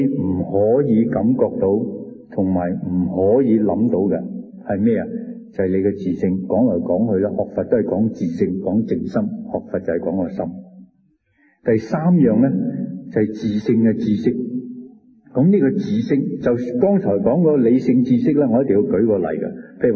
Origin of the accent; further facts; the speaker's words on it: China; 咁我哋身为中国人咧